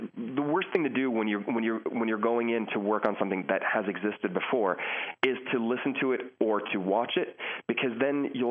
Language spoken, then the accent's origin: English; United States; I'm an American and because I've lived around the world.